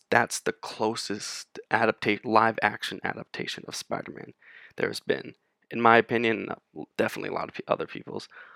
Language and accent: English; New York City, New York, United States; now in Philadelphia, United States; I'm born and raised in New York City. Go to college in Philadelphia at Temple University, and I'm studying film.